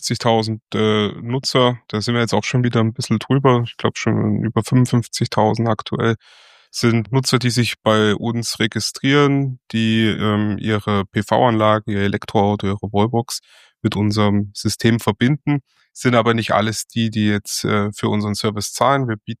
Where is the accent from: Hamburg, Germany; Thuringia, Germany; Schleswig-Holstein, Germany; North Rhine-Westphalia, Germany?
Thuringia, Germany; now in Bavaria, Germany; Ich komme eigentlich aus Thüringen, bin dort geboren, aufgewachsen, aber nach Bayern ausgewandert, sozusagen Richtung Berge, Richtung Süden.